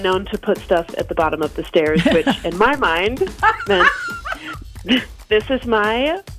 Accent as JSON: {"language": "English", "town": "Stoughton", "country": "United States", "said": "I'm from Stoughton."}